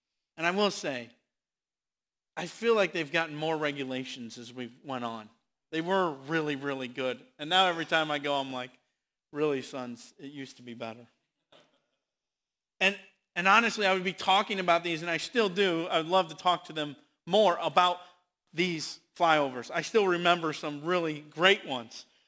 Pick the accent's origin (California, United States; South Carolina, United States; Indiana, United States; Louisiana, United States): Indiana, United States; La Porte; In my hometown of LaPorte, Indiana, there is a parade every year, quite a big thing